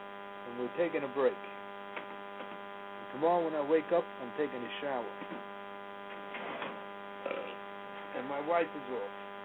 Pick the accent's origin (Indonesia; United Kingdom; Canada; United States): United States; New York City, New York; When I was growing up in Washington Heights, now the drug center of New York